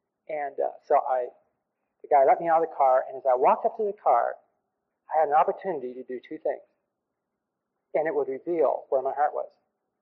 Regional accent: Broken Bow, Nebraska, United States; Well, I'm from Broken Bow, Nebraska.

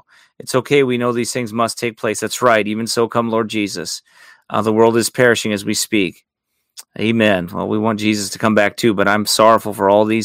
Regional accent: Quad Cities, United States; now in Minnesota, United States; Well, I am from the Quad Cities. I got saved by the grace of God when I was 25 years old. I'm now 42. I've been saved 17 years. And praise God, I'm in Minnesota now, but I'm from the Quad City area.

